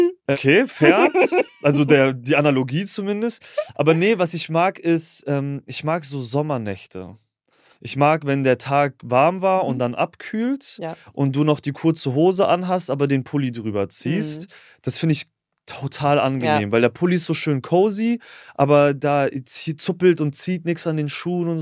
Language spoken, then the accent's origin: German; Mannheim, Baden-Württemberg, Germany; so auf dem Weg nach Mannheim in meine Heimat